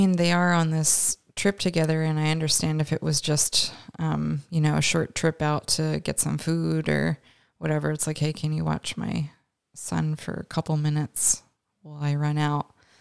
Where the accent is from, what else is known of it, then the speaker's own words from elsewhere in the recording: Canada; I feel connected to Amber. We have a similar birthday, and we're both Canadian, January 21st, 1990.